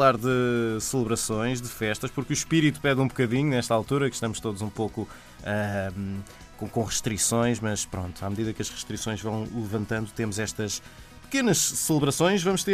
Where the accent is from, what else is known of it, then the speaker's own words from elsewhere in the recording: Portugal; ou se calhar isto já sou eu como português a falar